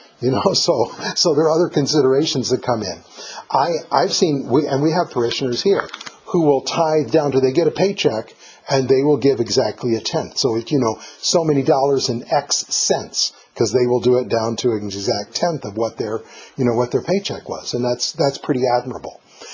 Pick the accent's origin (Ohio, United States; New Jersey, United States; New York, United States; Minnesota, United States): Ohio, United States; So I grew up in the Toledo Diocese, Northern Ohio